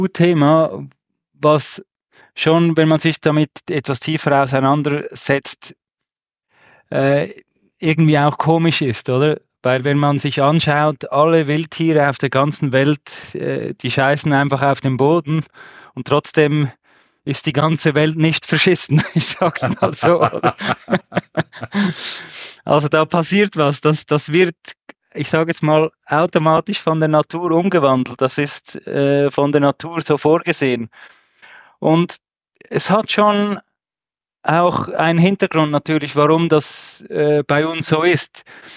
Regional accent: Zurich, Switzerland; Ich bin aus der Schweiz, aus Zürich.

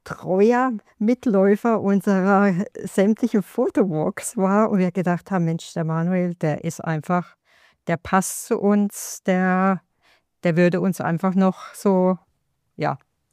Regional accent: Freiburg, Baden-Württemberg, Germany; also ich komme ursprünglich aus Freiburg

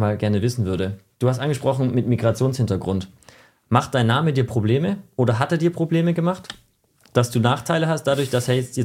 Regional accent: Germany; ich bin Deutscher.

